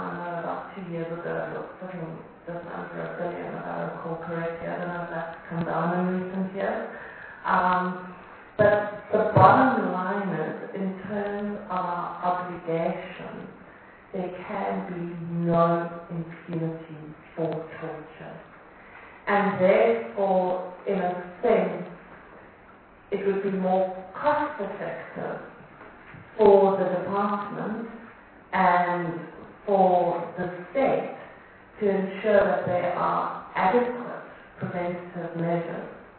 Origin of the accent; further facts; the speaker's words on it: South Africa; We want you to take the lead to show us what it is that can be done in terms of torture.